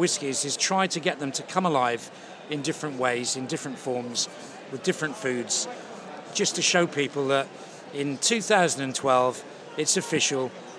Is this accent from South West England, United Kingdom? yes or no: yes; South West England, United Kingdom; growing up in Cornwall